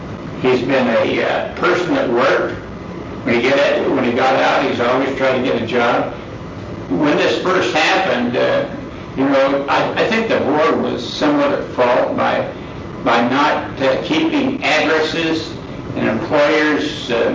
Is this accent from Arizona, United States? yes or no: yes; Flagstaff, Arizona, United States; I'm from Flagstaff, Okemo County.